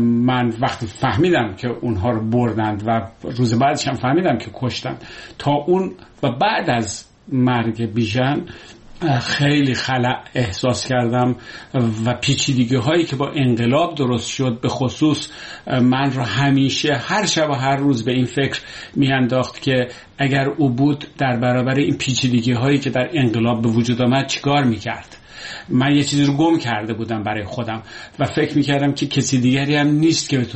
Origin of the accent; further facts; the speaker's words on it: Iran; برای که من ایرانی هستم و دو نفر از این مهمانان ما هم ایرانی نیستند